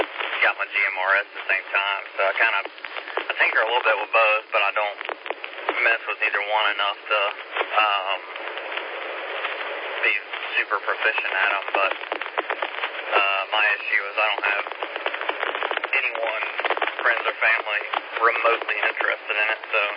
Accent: Anderson, South Carolina, United States; I grew up in Anderson, didn't have a clue.

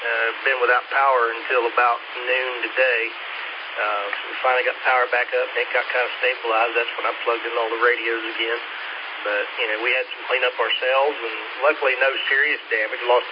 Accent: United States; I grew up in Clay County, and, you know, our family property backs up to an old reclaimed Union carbide mine.

